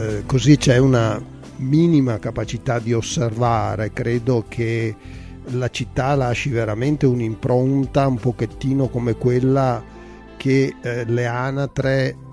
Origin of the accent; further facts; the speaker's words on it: Verona, Veneto, Italy; io sono veronese doc, sono nato a Verona nel lontano gennaio del 1950 e sono nato nella stessa casa dove attualmente abito, che fu la casa del nonno, poi di mio padre, e attualmente è la mia. E quindi sono fortemente legato a Verona